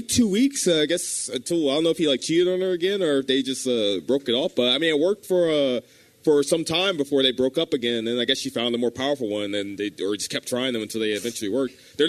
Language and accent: English; New Jersey, United States; When I was growing up in New Jersey, I lived in a house with my grandma had a house, and it was me, my grandma, my mom's sister, my aunt, and my mom